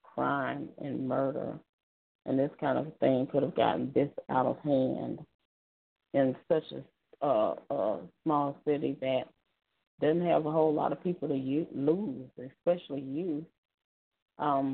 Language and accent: English; Detroit, Michigan, United States; also born or lived in Denver; And I was born in Denver, grew up in Detroit, big metropolis, Detroit.